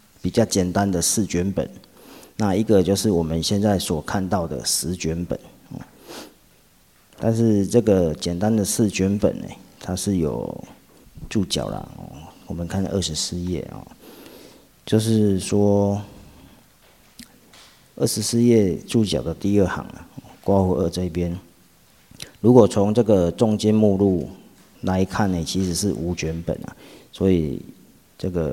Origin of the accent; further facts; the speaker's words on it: China; 不过他的文章呢，就比较不讨我们中国人的一个喜欢啊